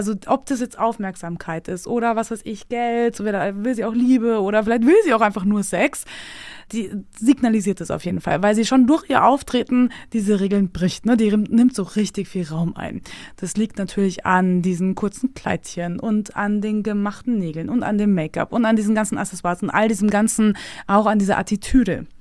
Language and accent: German; Bavaria, Germany; also born or lived in Munich, Germany / Austria; Und dann bin ich ja auch noch vom Land, ne? Wir sind ja von München nach Österreich gezogen, von Österreich dann wieder nach tiefes Niederbayern.